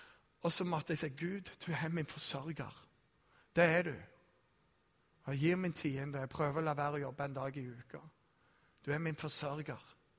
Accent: Rogaland, Norway; Jeg er jærbu, og det er veldig vanskelig å la være å jobbe.

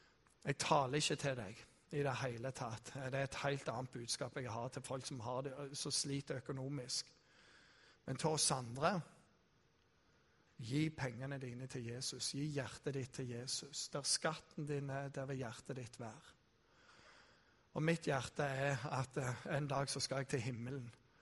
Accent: Rogaland, Norway; Jeg er jærbu, og det er veldig vanskelig å la være å jobbe.

